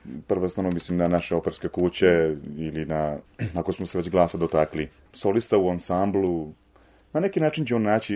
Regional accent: Serbia; kod nas u Srbiji

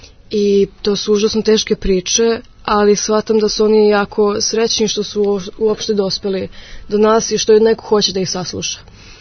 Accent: Belgrade, Serbia; ja dolazim sa Petlovog Brda

